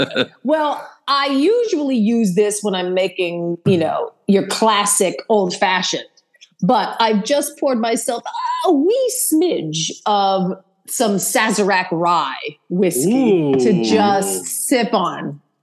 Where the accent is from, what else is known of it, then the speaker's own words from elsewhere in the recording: Akron, Ohio, United States; I grew up in Akron, Ohio, and I think I got my love of musicals from listening to like albums of the shows.